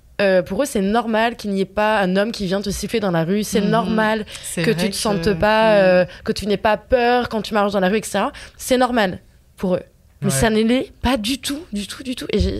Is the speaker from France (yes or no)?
yes; France; now in Canada; ça fait longtemps que j'ai quitté la France